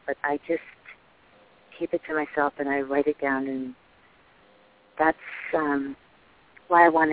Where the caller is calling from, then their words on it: New York, United States; I'm calling from New York.